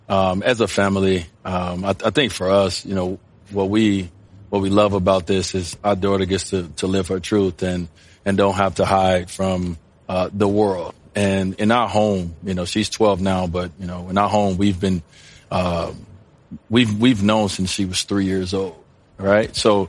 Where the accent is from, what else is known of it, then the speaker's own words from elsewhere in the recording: Chicago, Illinois, United States; Guys didn't even know I was from Chicago for a long time.